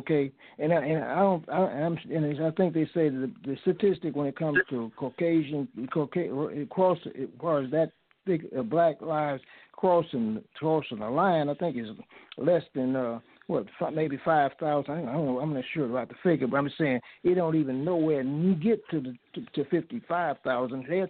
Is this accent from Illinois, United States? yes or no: yes; Chicago, Illinois, United States; also born or lived in Mexico; You know, and I'm originally from Chicago